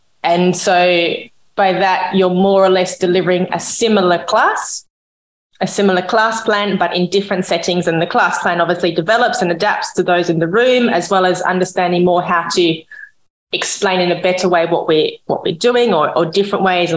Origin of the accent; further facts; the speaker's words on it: Australia; particularly as an Australian, it really hits home.